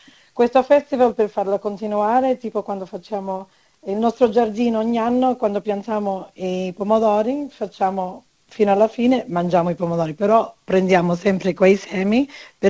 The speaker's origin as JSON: {"language": "Italian", "region": "Calabria", "country": "Italy", "said": "Perché io sono calabrese, sono fiera da dove sono io"}